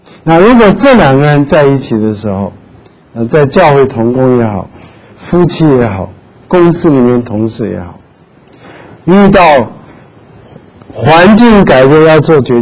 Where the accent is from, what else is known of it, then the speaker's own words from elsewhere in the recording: North China, China; 比如说他是南方人，我是北方人。